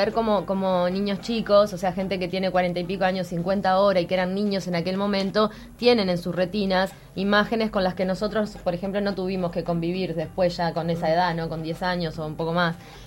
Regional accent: Uruguay; como uruguayos

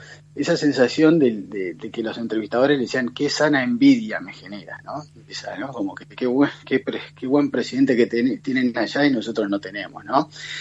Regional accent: Uruguay; No sé si es porque el particular interés como uruguayo me genera ver la entrevista o si no.

